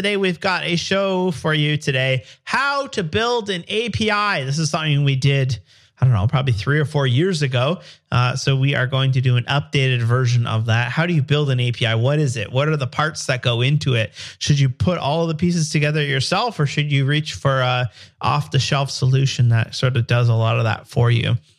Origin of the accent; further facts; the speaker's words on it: Canada; I'm a developer from Canada